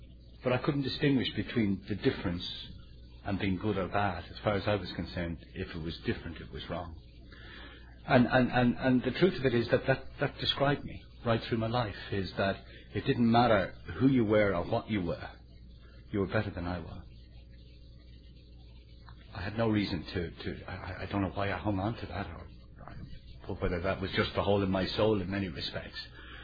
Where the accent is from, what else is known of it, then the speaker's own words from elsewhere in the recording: Dublin, Leinster, Ireland; now in United Kingdom; So even though I live in the UK, I'm very proud of being Irish and being from Dublin.